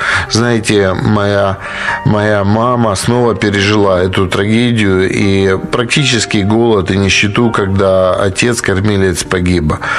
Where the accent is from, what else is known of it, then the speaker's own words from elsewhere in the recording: Ukraine; Потом, когда стала свобода, мои родители переехали на Украину. И я воспитывался на Украине